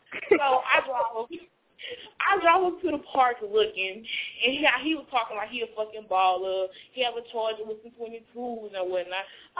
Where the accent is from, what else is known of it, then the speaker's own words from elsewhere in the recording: Louisiana, United States; I'm from Louisiana.